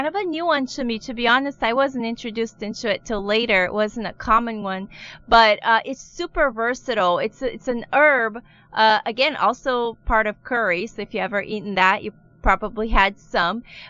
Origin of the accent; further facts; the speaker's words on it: Brazil; first language Portuguese; English is a second language; It's funny because I grew up in Brazil, so the names come to mind in Portuguese. So I'm having trouble translating them in my head.